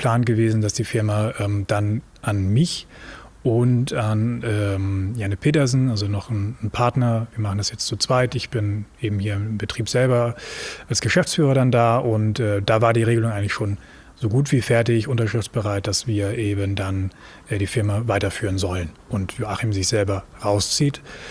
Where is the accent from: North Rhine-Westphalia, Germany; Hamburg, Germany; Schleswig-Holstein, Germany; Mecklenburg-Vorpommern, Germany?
Schleswig-Holstein, Germany; Langenhorn; ganz einfach und komme hier aus Langhorn, wo wir jetzt auch gerade sitzen, in unserem Möbelhaus bei der Bischoff Home Company neuerdings. Bin mittlerweile 30 Jahre alt.